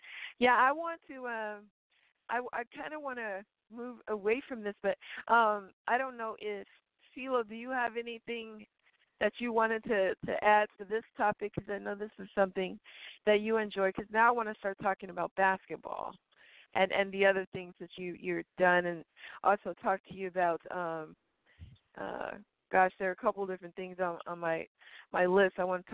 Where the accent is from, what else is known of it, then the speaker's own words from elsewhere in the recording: Miami, Florida, United States; I was raised in Miami, so it's like a melting pot of sorts.